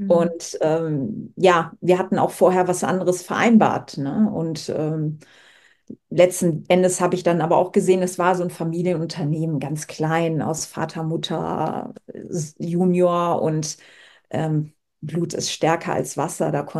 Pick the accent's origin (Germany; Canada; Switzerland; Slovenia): Slovenia; Dann wollte ich auch immer mit meiner Heimat Slowenien zusammenarbeiten